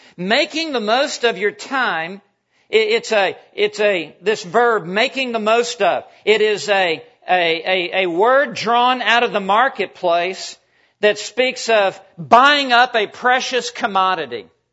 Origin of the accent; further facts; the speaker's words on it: Memphis, Tennessee, United States; I grew up in Memphis, Tennessee. I went off to college at Texas Tech University.